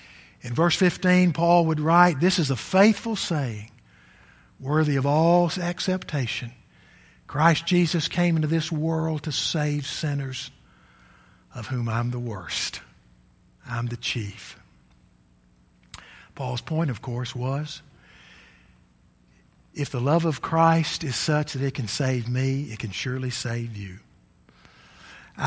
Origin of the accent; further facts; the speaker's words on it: Tennessee, United States; in gospel meetings growing up around West Tennessee.